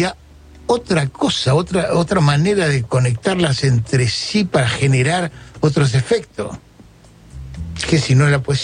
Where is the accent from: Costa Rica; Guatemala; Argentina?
Argentina; Buenos Aires Province; Somos muchos bonaerenses, que no es el interior, es otra cosa, ni tampoco es el conurbano.